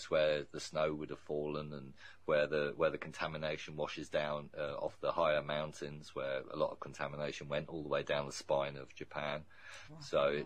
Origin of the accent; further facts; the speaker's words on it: Ireland; I'm actually Irish. I'm defending English soldiers.